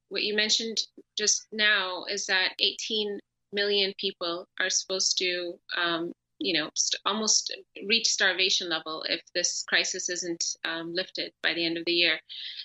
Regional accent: Aden, Yemen; also born or lived in Hodeidah; I was born in Aden and I grew up in Aden in the south, but we have family in the north, in Hodeidah specifically.

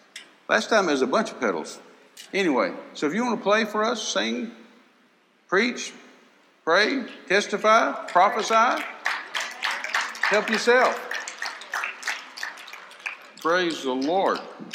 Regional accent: Texas, United States; And hey, I'm a Texan. I love guns. I got lots of guns.

